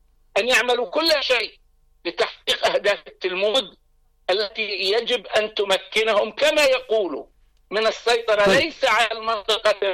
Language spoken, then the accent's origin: Arabic; Palestine; now in Lebanon; نحن لا نستطيع كفلسطينيين